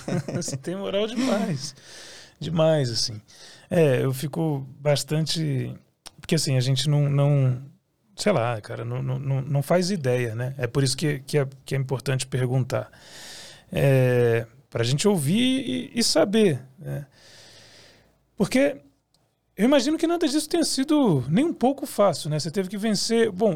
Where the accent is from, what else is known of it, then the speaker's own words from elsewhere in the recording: Rio de Janeiro, Brazil; now in São Paulo, Brazil; eu sou do Rio de Janeiro, vim para São Paulo, né, e tal.